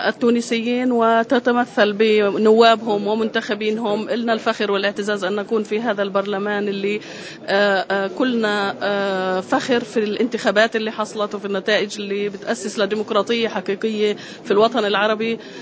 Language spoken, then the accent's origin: Arabic; Palestine; نحن نعرف كفلسطينيين المحبة والتقدير والاحترام ومكانة القضية الفلسطينية في نفوس كل التونسيين